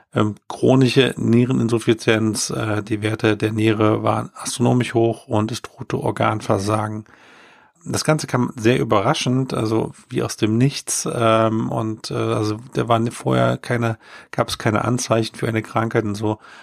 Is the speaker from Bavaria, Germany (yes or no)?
no; Rhineland-Palatinate, Germany; die Flut im Sommer, die meine Heimat, das Ahrtal, zerstörte